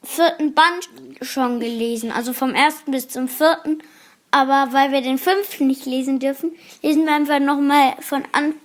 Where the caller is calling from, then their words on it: Kiel, Schleswig-Holstein, Germany; Bei uns in Kiel haben mindestens schon 41 Corona.